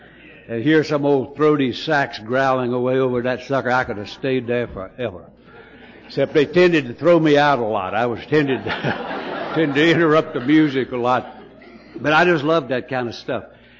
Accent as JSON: {"language": "English", "region": "North Carolina", "country": "United States", "tie": "born or raised there", "said": "I'm from Mayberry down in North Carolina, looks like. I'm a little peaceful town. We sometimes had to import a town drunk. You know, we just didn't have village idiots running around. It was just peaceful little old southern Mecca, you know. And so I grew up in that thing."}